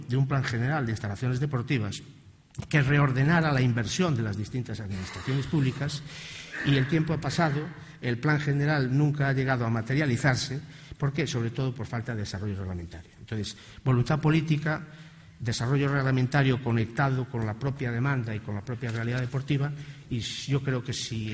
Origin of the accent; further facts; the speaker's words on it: Galicia, Spain; estoy dispuesto a mejorar el deporte de mi tierra